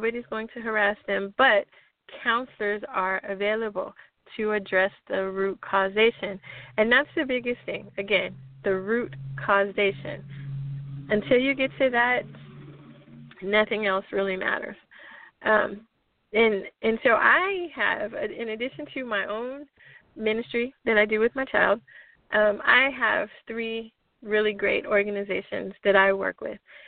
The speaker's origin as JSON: {"language": "English", "town": "El Paso", "region": "Texas", "country": "United States", "tie": "born or raised there", "lives_now": "Los Angeles, United States", "said": "I work and play in the greater Los Angeles area. I'm from Texas, so I'd like to build that bridge and be able to help both of those communities."}